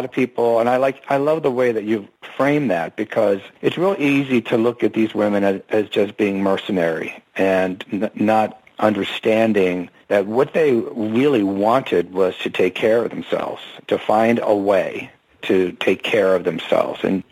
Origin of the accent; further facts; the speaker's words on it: Philadelphia, Pennsylvania, United States; I mean, I'm from Philadelphia, so I've got no problem with New Jersey.